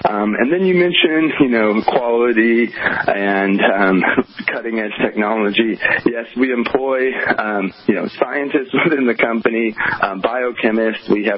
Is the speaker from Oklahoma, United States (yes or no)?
yes; Oklahoma, United States; now in Los Angeles, United States; coming from the Midwest, where I'm from Oklahoma, I've seen homeless. I've never seen it like the levels we have in Los Angeles.